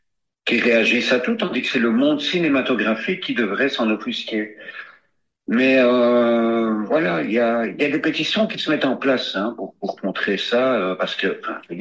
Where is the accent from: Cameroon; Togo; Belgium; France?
Belgium; moi, je suis d'origine juive, je suis belge, je suis artiste